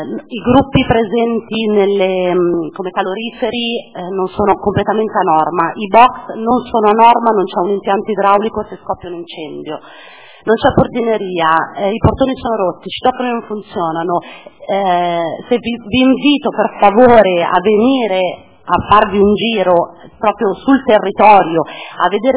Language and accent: Italian; Milan, Lombardy, Italy; perché io sono milanese, ripeto, sono 30 anni che abito a Milano, tengo il mio quartiere